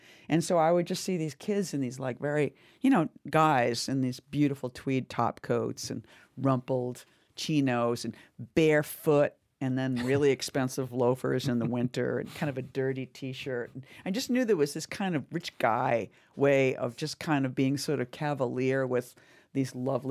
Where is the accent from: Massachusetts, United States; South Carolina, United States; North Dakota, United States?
Massachusetts, United States; it's sort of like growing up in Massachusetts, it was like on the wall was the Pope and Jack Kennedy.